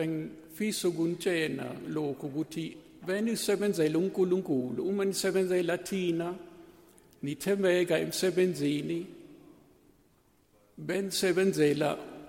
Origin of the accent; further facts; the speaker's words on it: Dalton, KwaZulu-Natal, South Africa; We grew up in the Dalton area and we had so many friends.